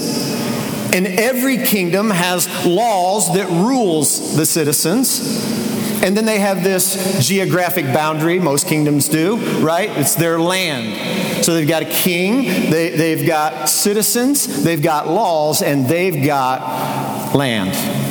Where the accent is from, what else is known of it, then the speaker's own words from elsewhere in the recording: Indiana, United States; A couple of weeks ago, Edgar and I were in Indiana. We had a tournament there. That's my hometown.